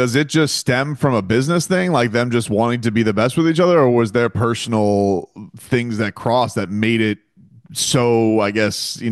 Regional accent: Deerfield Beach, Florida, United States; You know, I grew up in Deerfield Beach, which was where Don's offices were

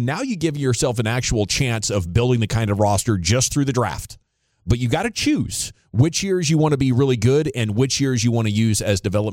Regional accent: Ohio, United States; where I was born in Ohio, so growing up, like, Pete Rose was the guy

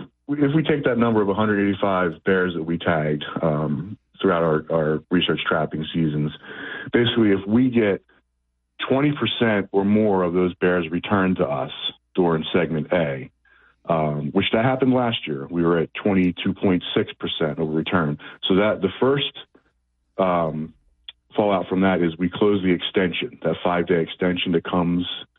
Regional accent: West Stafford, New Jersey, United States; I know at least I'm from West Stafford over in Gloucester County, and mm-hmm.

